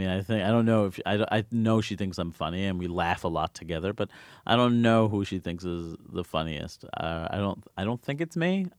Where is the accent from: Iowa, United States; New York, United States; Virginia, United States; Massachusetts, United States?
New York, United States; Like, I'm certainly a New Yorker in that regard.